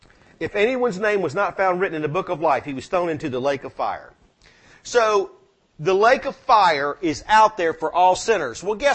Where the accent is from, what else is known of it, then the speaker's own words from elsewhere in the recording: the South, United States; I'm from the South, you know, we can butcher pronunciation.